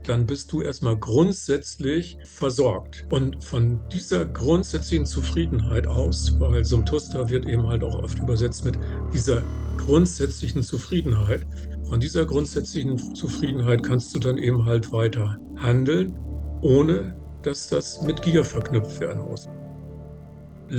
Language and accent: German; Northern Germany, Germany; Wie gerade zu hören war, komme ich aus Norddeutschland.